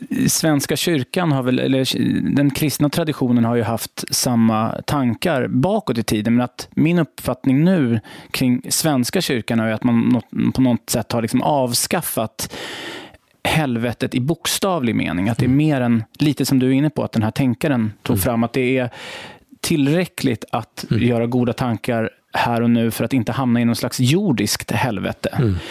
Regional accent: Sweden; för mig då som sekulär jude eller som sekulär svensk, så är det en ganska oerhörd tanke ändå

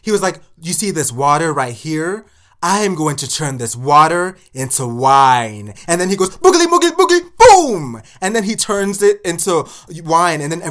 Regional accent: Nigeria; especially with us being Nigerian, I lost a tooth.

